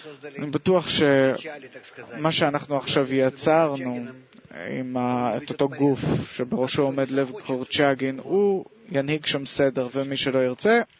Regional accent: Kyiv, Ukraine; אני מקייב.

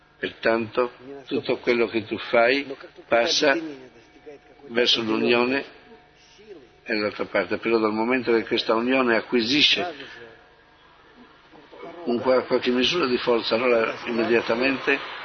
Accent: Moscow, Russia; vengo da Mosca

